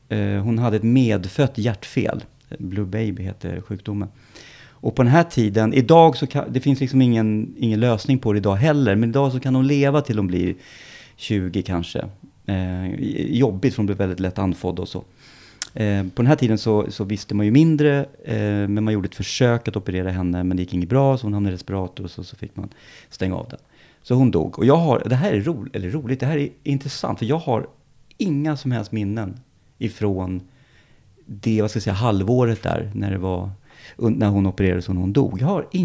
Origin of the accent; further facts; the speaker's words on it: Stockholm, Stockholm County, Sweden; Ja, men jag föddes på Södersjukhuset i Stockholm. Och växte upp i Stureby som är en förort här till Stockholm.